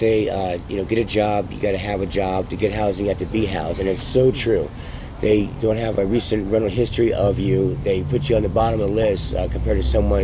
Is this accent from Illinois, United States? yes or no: no; San Francisco, California, United States; I am from California. San Francisco.